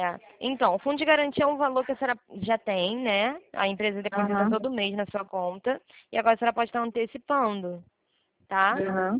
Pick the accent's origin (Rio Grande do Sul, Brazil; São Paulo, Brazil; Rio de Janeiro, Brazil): Rio de Janeiro, Brazil; Eu sou do Rio.